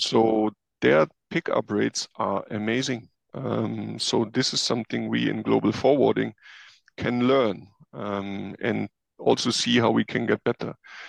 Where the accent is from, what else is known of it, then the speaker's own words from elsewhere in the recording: Germany; whether it's in Japan or also my home country, Germany